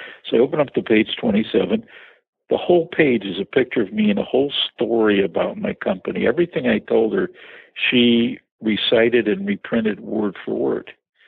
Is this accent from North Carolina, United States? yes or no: no; Chicago, Illinois, United States; Where would people say I'm from Chicago? I know that accent well, but people don't think you have an accent, but when I go to other parts of the country, then they say I like your accent.